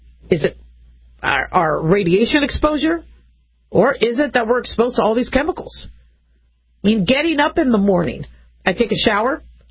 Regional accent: Phoenix, Arizona, United States; I grew up in Phoenix, Arizona, and things melted.

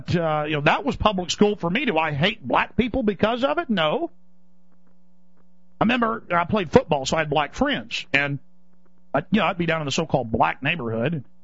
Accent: Dallas, Texas, United States; That was growing up in Dallas, Texas.

